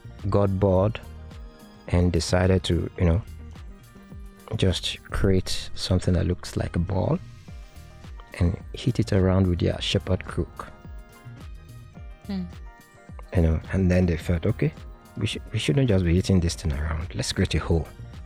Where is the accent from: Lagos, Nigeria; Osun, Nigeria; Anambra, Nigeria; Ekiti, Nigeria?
Osun, Nigeria; Ile-Ife; Okay, I'm from Ilefe. I'm from two ruling houses in Ilefe.